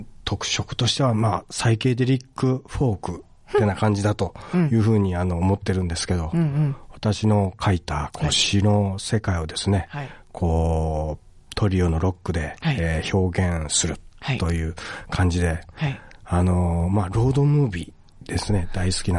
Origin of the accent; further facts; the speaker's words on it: Tagawa, Fukuoka, Japan; 僕は、出身は福岡県の田川市っていうとこです